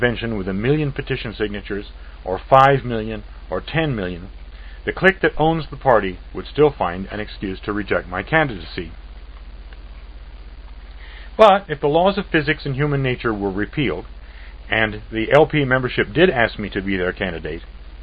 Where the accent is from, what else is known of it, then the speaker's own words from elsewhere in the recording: Canada; My father was in the Air Force and I grew up in Canada.